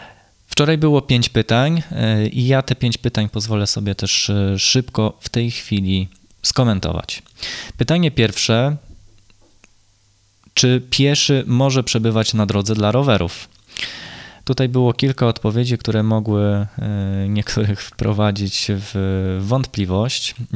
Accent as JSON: {"language": "Polish", "town": "Gdańsk", "region": "Pomeranian Voivodeship", "country": "Poland", "said": "No a ponieważ ja jestem z Gdańska"}